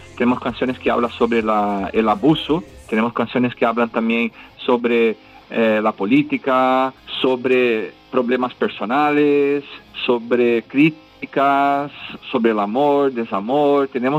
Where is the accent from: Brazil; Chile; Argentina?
Brazil; Spanish is a second language; moved away as an adult; now in Spain; yo soy brasileño, yo llevo acá en España más de 20 años. El acento no se me quita, es algo ya que lo doy por asimilado.